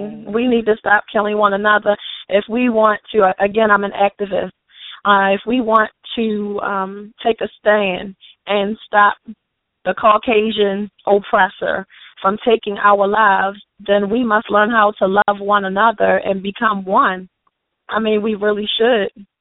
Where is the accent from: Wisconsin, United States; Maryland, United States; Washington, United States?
Maryland, United States; Baltimore; I am from Baltimore, Maryland.